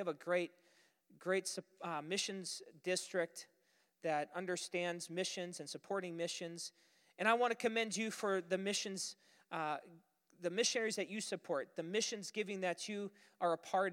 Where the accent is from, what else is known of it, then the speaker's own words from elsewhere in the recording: Superior, Wisconsin, United States; I served as a youth pastor, and it's where I grew up. I'm from Superior, so I grew up attending that church.